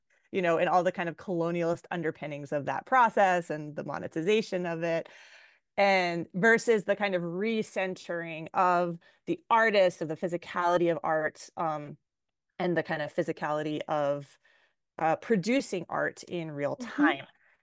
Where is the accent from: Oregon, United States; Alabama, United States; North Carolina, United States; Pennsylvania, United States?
North Carolina, United States; I should disclose that like I'm of white descent and that I was raised in North Carolina.